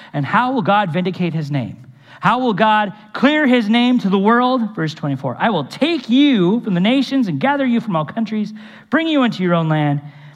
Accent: Minnesota, United States; And yes, certainly we want to run for it, especially growing up in Minnesota.

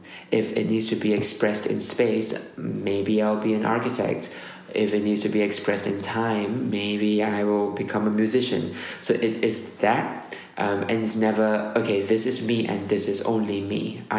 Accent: Malaysia; I grew up in Malaysia and I loved it.

